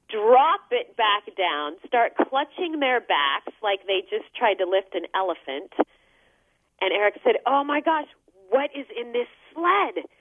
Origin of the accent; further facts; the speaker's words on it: Phoenix, Arizona, United States; I grew up in Phoenix, and we never got to shovel snow there.